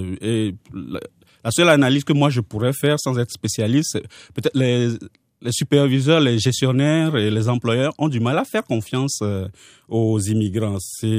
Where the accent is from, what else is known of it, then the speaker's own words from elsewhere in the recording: Quebec, Canada; je ne me sentais pas reconnu en tant que Québécois